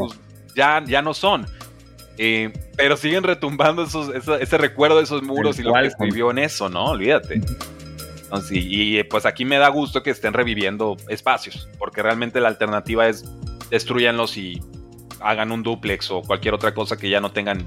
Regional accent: Tijuana, Baja California, Mexico; Digo, yo que crecí en Tijuana

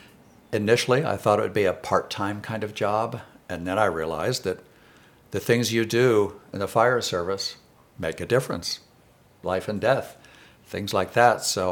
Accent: Pennsylvania, United States; But I was born in Pennsylvania. That's where I spent most of my childhood and enjoyed being outside a lot.

